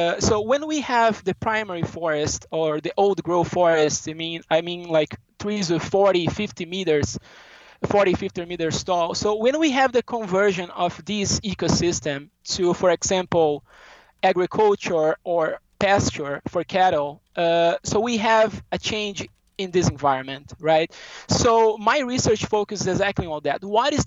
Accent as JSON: {"language": "English", "region": "South Region", "country": "Brazil", "said": "I was born in South Brazil, so I finished my undergrad there, and then I moved to the Brazilian Space Agency, which is in Sao Paulo State, and then I got there, you know, I'm from South Brazil"}